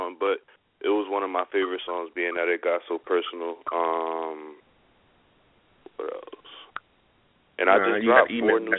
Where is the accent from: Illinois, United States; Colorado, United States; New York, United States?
New York, United States; White Plains; now in Delaware, United States; from White Plains, New York. I currently live in Delaware.